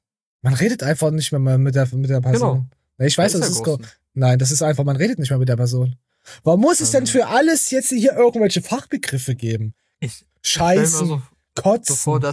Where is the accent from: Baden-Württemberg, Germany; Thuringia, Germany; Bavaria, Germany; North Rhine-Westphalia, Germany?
Thuringia, Germany; Also ich weiß, dass es bei uns in Thüringen auch ein Malheur gibt.